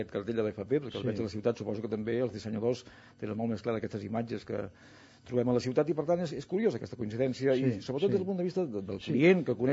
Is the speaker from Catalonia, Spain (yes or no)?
yes; Catalonia, Spain; com a catalans.